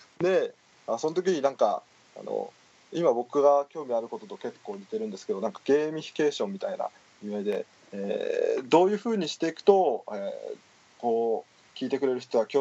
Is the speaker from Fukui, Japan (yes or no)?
yes; Fukui, Japan; 僕は福井のど田舎出身なんですね。もう親父の家って福井の山の中で7集落ぐらいしかないような山の中なんですけど、そこから僕がやっと福井市に出てきたというぐらいな感じなんです。